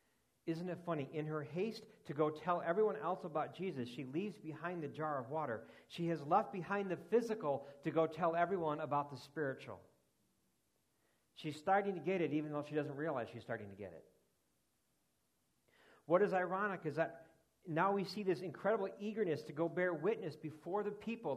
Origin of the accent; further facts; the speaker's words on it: Chicago, Illinois, United States; Somehow in the conversation, it came out that I was from Chicago.